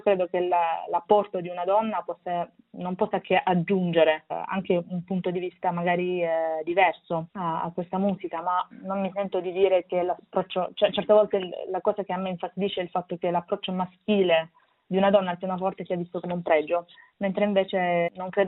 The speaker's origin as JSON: {"language": "Italian", "town": "Lecce", "region": "Apulia", "country": "Italy", "tie": "born or raised there", "said": "Ricordo da piccolissima un suo concerto a Lecce, nella mia città natale"}